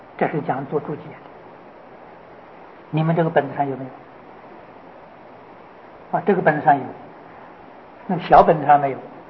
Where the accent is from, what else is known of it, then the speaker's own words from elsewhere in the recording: China; 适合我们中国人的需求